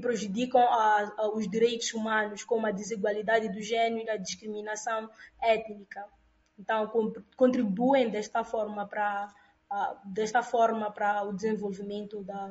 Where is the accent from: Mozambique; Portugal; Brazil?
Mozambique; para a minha casa, para a minha terra, Moçambique